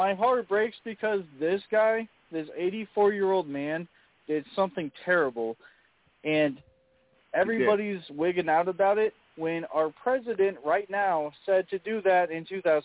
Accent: Chicago, Illinois, United States; I'm from Chicago. I might be from a little bit more dangerous city than you.

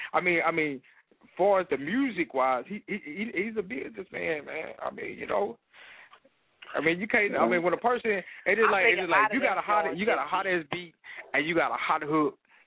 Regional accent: the South, United States; Don't get me wrong. I'm from the South.

